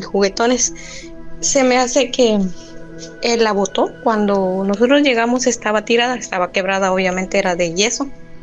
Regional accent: Guatemala; now in Cancún, Mexico; soy de Guatemala, pero estoy en México, aquí en Cancún. Tengo 10 años de estar acá.

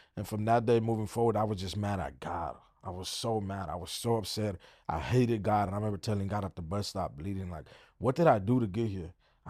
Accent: Oakland, California, United States; I was raised in Oakland my whole life.

